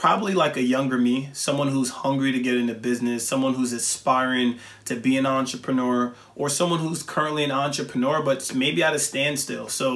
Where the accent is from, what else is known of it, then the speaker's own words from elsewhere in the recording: New York City, New York, United States; I'm from New York City, Southside, Jamaica, Queens.